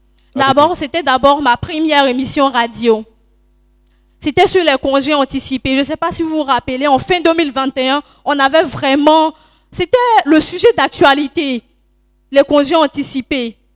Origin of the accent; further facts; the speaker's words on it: San-Pédro, Côte d’Ivoire; vu que je viens de San Pedro